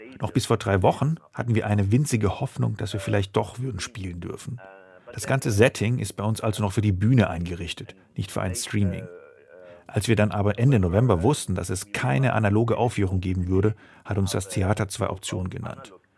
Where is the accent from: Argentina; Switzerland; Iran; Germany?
Iran; Ich komme ja aus dem Iran